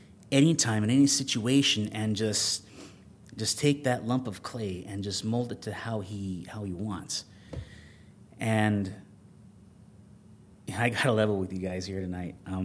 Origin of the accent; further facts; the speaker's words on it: Deming, New Mexico, United States; being born and raised in Deming, New Mexico, which is a town that's about 36 miles away from the Mexican border. Grew up in a good situation, had a good upbringing.